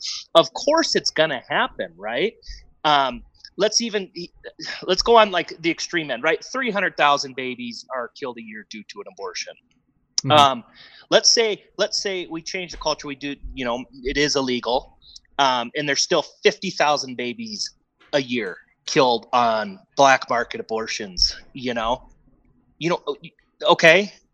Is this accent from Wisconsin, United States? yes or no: yes; Wisconsin, United States; You go out with, like me, I grew up in Wisconsin. There was a group of us that went out.